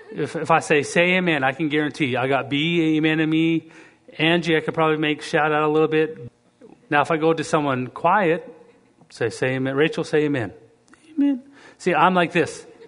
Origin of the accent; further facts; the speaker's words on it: Canada; maybe I'm Canadian, but not all Canadians are like me.